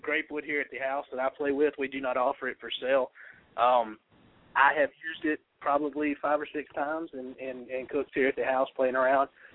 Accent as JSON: {"language": "English", "region": "Georgia", "country": "United States", "tie": "born or raised there", "said": "You know, I grew up in South Georgia. I grew up with, you know, picking up pecans out of the yard"}